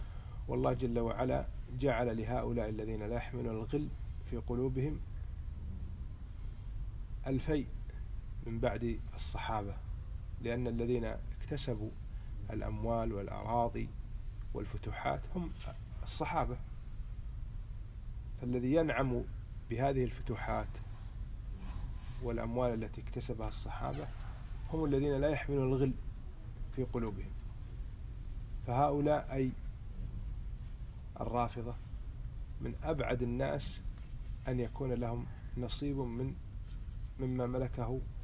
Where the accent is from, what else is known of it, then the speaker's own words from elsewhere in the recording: Kuwait; في تغيير مسمى شارع عندنا في الكويت كان باسم الشعبي